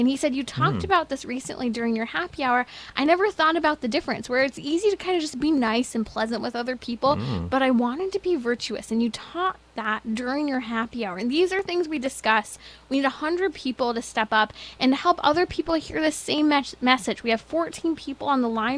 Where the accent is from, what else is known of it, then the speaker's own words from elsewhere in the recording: California, United States; And I'm really looking to Los Angeles, San Diego, California. Come on, you're my home state.